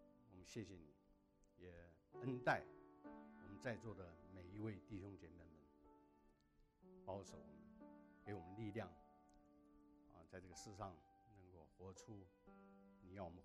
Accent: China; 更多的把这个恩典啊加给我们中国人啊

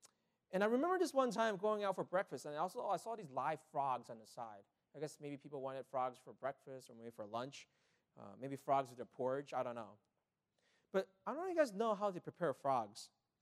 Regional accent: Malaysia; my brother and I, we grew up in Malaysia

